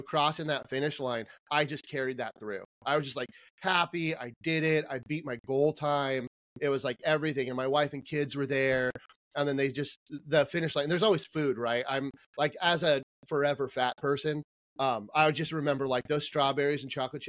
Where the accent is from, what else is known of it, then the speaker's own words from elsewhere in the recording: Sacramento, California, United States; I'll just run a marathon in my hometown, Sacramento.